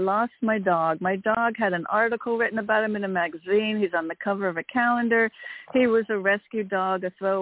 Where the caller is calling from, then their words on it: Connecticut, United States; Sorry, from Connecticut.